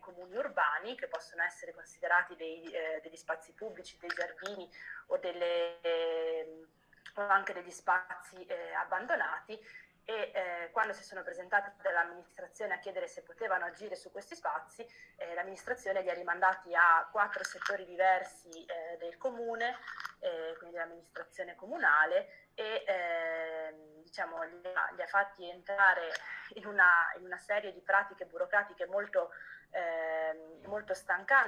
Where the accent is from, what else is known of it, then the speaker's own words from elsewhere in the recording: Trento, Trentino-Alto Adige, Italy; born there; also born or lived in Florence; now in Bologna, Italy; Io sono nata a Trento e avevo studiato scienze politiche a Firenze.